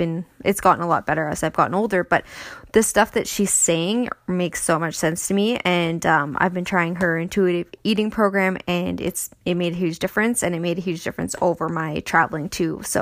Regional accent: Canada; Growing up in Canada, in North America, that's our culture. We are very much raised in that. And my family are drinkers. And that's how I was raised. I grew up in a small town.

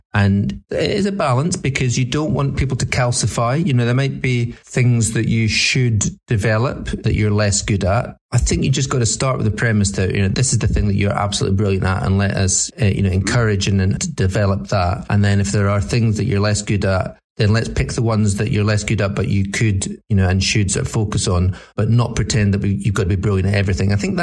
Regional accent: Scotland, United Kingdom; now in London, United Kingdom; I came down from Scotland. Maybe that wasn't a big deal of it, but I did feel like a bit of a fish out of water in London.

